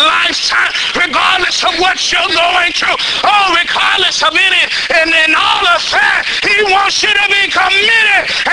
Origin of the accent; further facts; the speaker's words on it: Dallas, Texas, United States; moved away as an adult; a place that I didn't want to go from, my hometown, Dallas, Texas.